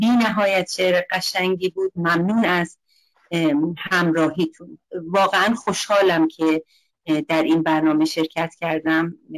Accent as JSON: {"language": "Persian", "country": "Iran", "moved": "yes", "said": "من چون خارج از ایران اومدم ولی با تمام وجودم هنوز در هوای ایران دارم نفس میکشم"}